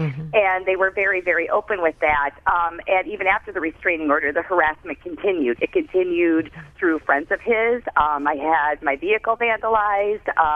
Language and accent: English; Iowa, United States; I grew up in Iowa, so I was living, you know, hundreds of miles away from home